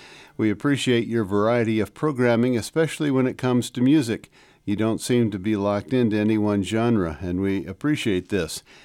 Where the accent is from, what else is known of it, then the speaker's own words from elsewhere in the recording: Marion, Wisconsin, United States; born there; I was born in 95 around the Marion, Wisconsin area